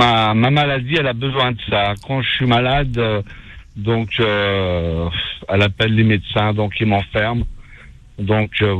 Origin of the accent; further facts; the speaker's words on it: France; je suis venu en France en 1974. J'ai grandi en France